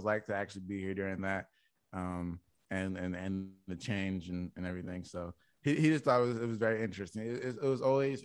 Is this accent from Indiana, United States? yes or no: yes; Indiana, United States; now in Phoenix, United States; I'm actually not even from Phoenix. Like, I grew up in Indiana. I moved to Phoenix the same time that my Australian friend did.